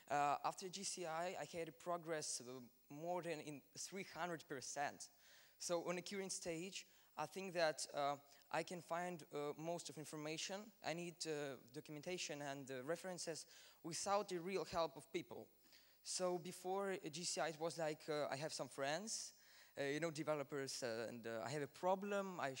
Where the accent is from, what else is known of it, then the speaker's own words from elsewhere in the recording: Kyiv, Ukraine; I am from Ukraine, Kyiv